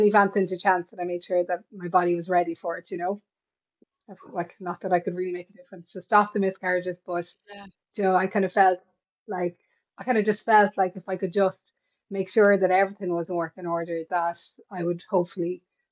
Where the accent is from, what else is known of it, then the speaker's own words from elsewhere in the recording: County Meath, Ireland; I am from County Meath.